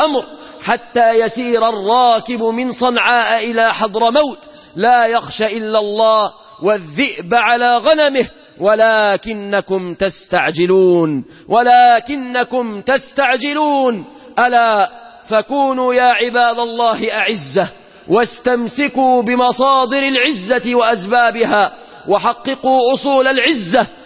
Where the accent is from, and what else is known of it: Egypt